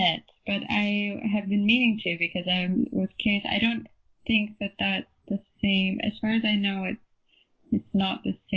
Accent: Canada; growing up in Canada

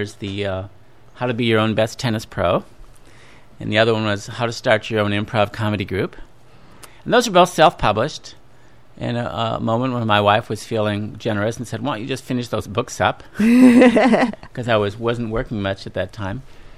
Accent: Cedar Falls, Iowa, United States; also born or lived in Des Moines; I'm actually from Iowa, yeah. Cedar Falls originally, and then then my last 2 years of high school were in Des Moines, and then college in Iowa City.

